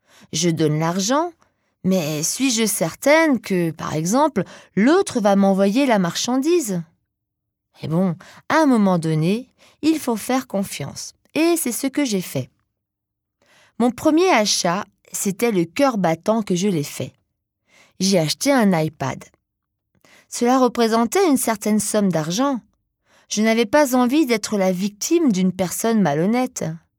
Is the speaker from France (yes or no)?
yes; France; Chez nous en France, le plus célèbre, c'est le Bon Coin.